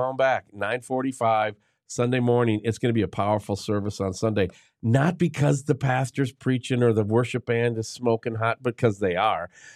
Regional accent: Minnesota, United States; I've been a Minnesota Twins, Minnesota Viking, Minnesota Wild fan my whole life. I'm from Minnesota.

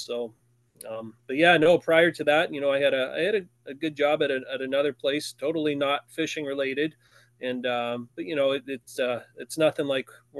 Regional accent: St. Catharines, Ontario, Canada; so I grew up in St. Catharines, and we were just up the hill from Port Dalhousie Harbor on Lake Ontario here.

